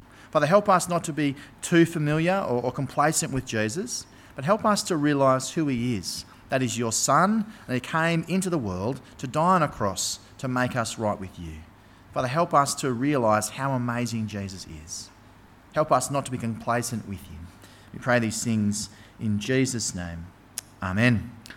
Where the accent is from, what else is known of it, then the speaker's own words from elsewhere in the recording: Sunshine Coast, Queensland, Australia; I grew up on the Sunshine Coast. I spent the first 18 years of my life there.